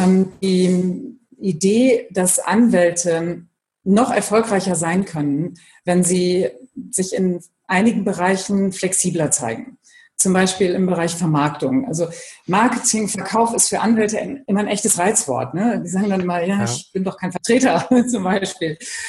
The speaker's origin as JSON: {"language": "German", "region": "Bremen", "country": "Germany", "also_born_or_lived": "Brussels / Frankfurt / Hamburg", "said": "über Hamburg dann wieder nach Bremen gekommen. Also bin meiner Heimat treu geblieben."}